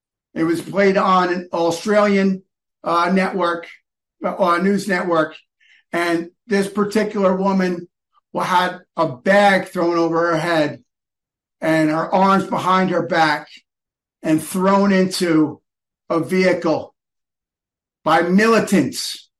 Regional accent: New Jersey, United States; I'm from Bergen County, New Jersey. I have a long, deep history with Teaneck, New Jersey, which has a very large Jewish population.

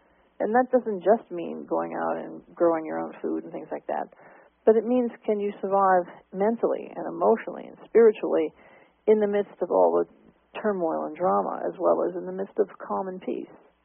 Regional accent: New Orleans, Louisiana, United States; Hey, I'm from New Orleans, honey.

